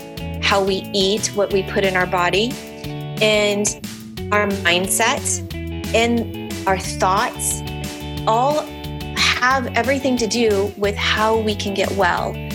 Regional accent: California, United States; I'm from Southern California. Mm-hmm. I am 50.

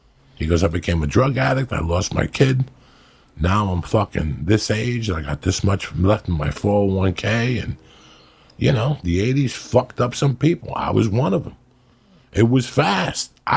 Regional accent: North Bergen, New Jersey, United States; It's North Bergen. The paperwork will disappear. The evidence will disappear. It's my hometown.

